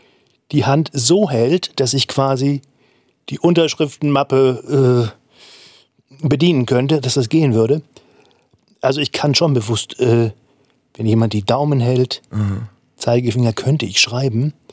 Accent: Dortmund, North Rhine-Westphalia, Germany; born there; dass ich wirklich direkt neben dem alten Stadion damals geboren wurde in Dortmund

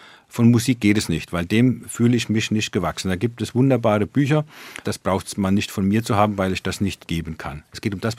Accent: Kleinostheim, Bavaria, Germany; born there; Und Dettingen ist das Nachbarort von meinem Geburtsort Kleinostheim. Beide am Main.

